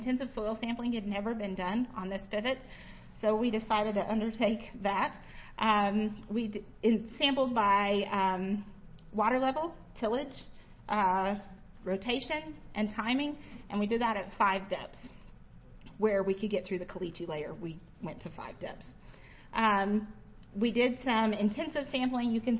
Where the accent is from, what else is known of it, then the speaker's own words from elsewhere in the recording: Iowa, United States; now in West Texas, United States; So I came from Iowa, where cover crops were pretty big. Cover crops in Iowa were used to increase soil organic matter.